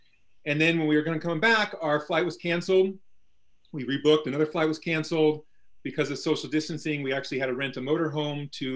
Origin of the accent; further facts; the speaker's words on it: Santa Monica, California, United States; also born or lived in San Jose, United States / Phoenix, United States; So I grew up in Santa Monica, California.